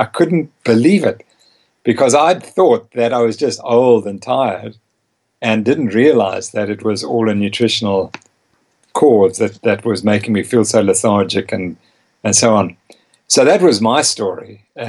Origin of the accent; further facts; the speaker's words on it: South Africa; also born or lived in Harare, Zimbabwe; So I was born in Harare, Zimbabwe, Rhodesia. And so it was still a frontier town in those days. And my parents raised me, I think, on a paleo diet, because we then came to South Africa.